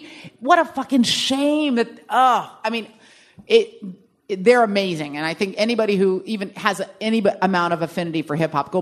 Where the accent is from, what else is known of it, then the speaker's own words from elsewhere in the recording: San Francisco, California, United States; So, like, I grew up in San Francisco, which was not, like, the hip-hop epicenter, but it was definitely, like, the underground hip-hop epicenter